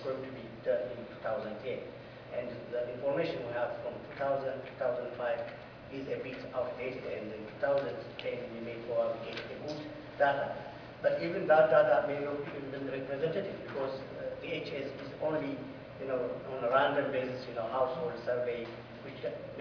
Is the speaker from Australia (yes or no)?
no; Ethiopia; I came from Ethiopia, from